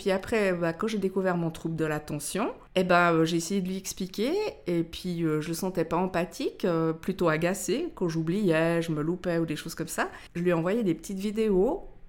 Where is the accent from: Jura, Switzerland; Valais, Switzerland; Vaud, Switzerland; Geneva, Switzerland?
Vaud, Switzerland; Lausanne; born there; Parce que déjà, moi, la Broye, c'est Lausanne. Je suis née à Lausanne.